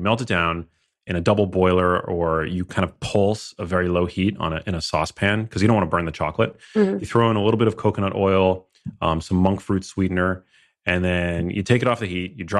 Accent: New York City, New York, United States; because I grew up in New York City, as I mentioned, and I went to school in Miami.

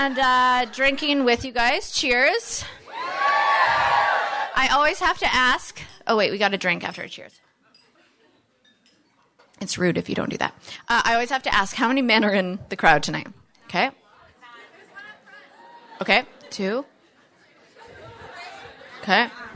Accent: Canada; I'm Canadian.

